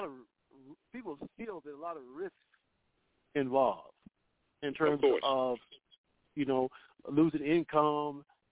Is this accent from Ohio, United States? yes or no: no; Winston-Salem, North Carolina, United States; You know, my home is Winston-Salem.